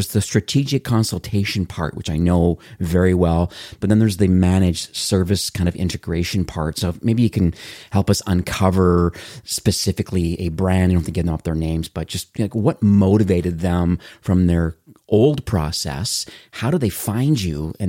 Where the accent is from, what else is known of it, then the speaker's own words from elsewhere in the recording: Canada; And, you know, we're Canadian. I'm the same way.